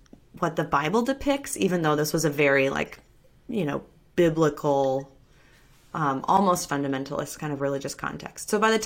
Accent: Western United States, United States; I was raised an evangelical Christian, and I grew up in the Western United States in the kind of Mormon belt. So pretty conservative, religious context.

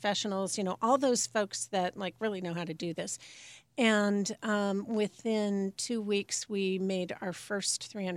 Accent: Seattle, Washington, United States; And I'm from Seattle, and my mother said

